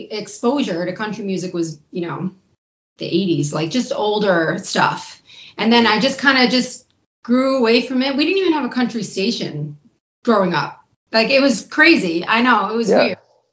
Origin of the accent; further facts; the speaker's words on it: Long Island, New York, United States; So I grew up on Long Island, New York.